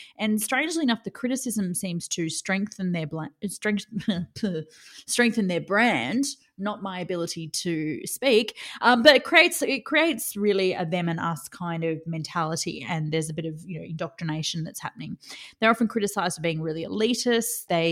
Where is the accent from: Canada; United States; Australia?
Australia; I'm Australian. I like the heat.